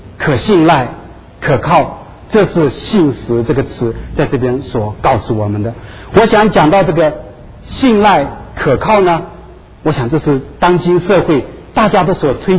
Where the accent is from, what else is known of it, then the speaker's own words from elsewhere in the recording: China; moved away as an adult; now in United States; 我说我是中国人，我来美国二十几年了。